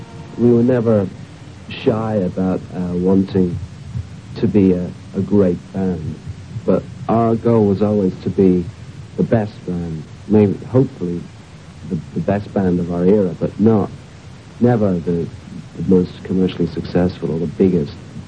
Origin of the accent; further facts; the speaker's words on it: Ireland; we never thought of ourselves as deeply Irish. We were Irish because that's where we started, formed, and that's where we grew up.